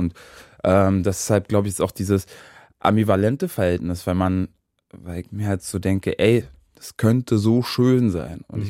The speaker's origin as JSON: {"language": "German", "region": "Brandenburg", "country": "Germany", "accent": "Brandenburg dialect", "said": "Ich glaube, man hört das auch so aus meinem Dialekt raus, Brandenburger Dialekt, den man schwer verstecken kann."}